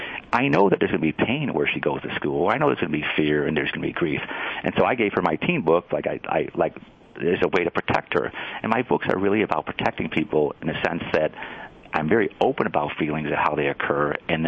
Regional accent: Illinois, United States; I was actually the number one ranked boxer and wrestler growing up in Illinois.

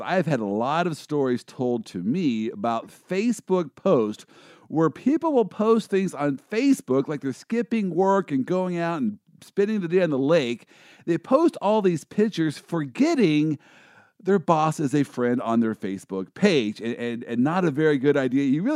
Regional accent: Kansas City, United States; Now, I am from Kansas City, and so we believe that we have invented the barbecue

